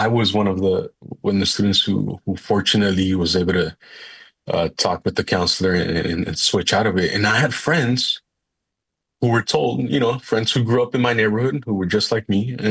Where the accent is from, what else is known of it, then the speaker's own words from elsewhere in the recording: San Diego, California, United States; grew up in working class neighborhoods, as was my case, growing up in San Diego, highly militarized city, county, region